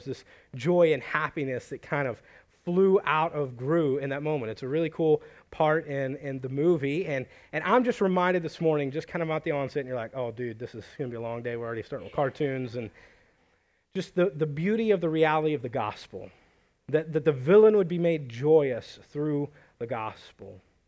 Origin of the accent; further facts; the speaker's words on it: Sulphur Springs, Texas, United States; I grew up in this town. This is my hometown, but I didn't know there was a church plant.